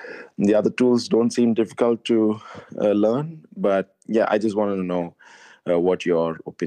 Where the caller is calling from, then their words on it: Dubai, United Arab Emirates; Hey, Rob. … I'm calling you from Dubai.